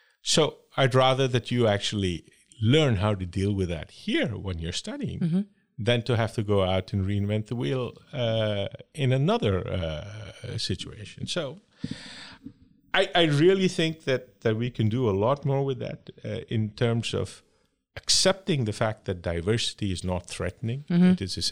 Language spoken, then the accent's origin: English; India; the fact that I grew up in India and then have lived all over the world